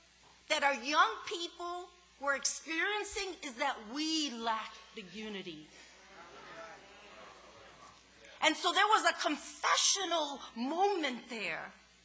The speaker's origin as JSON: {"language": "English", "country": "United States", "tie": "born or raised there", "said": "born and raised in the United States"}